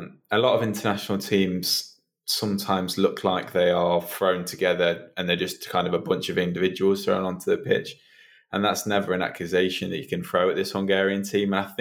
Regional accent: United Kingdom; So my grandparents are Hungarian. I'm British. I grew up in the UK. But my grandparents kind of brought me up a lot.

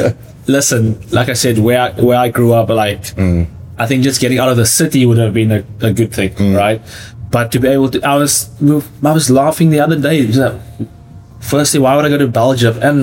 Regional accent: South Africa; And I'm not just saying that because I'm South African.

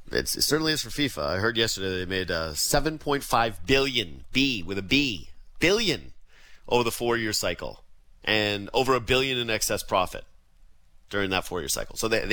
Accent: Western Canada, Canada; And I grew up in Western Canada.

